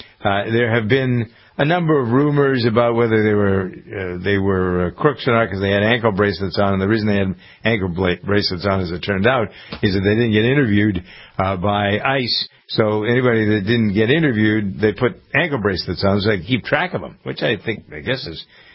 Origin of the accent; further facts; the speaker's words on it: Framingham, Massachusetts, United States; So I think I've told the story on the air about the migrants that came to my hometown of Framingham, Massachusetts.